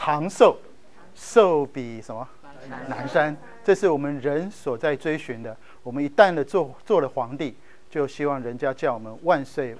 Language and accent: Chinese; Japan; 我在日本长大，日本的小女生哈，她们很喜欢讲一个字叫做幸せ